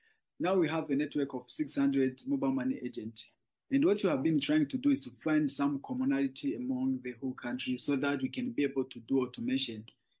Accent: Burundi; I am from Burundi

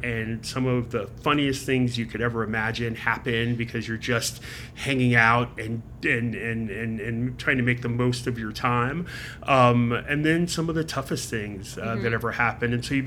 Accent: North Carolina, United States; also born or lived in Quantico, United States; I was born at Quantico, just down the road from D.C., and graduated from Camp Lejeune High School in North Carolina, and so spent my formative years around service and around the Marine Corps.

